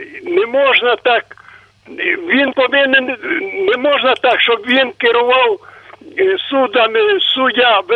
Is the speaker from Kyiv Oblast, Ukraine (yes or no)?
no; Vinnytsia Oblast, Ukraine; Я з Вінниччини.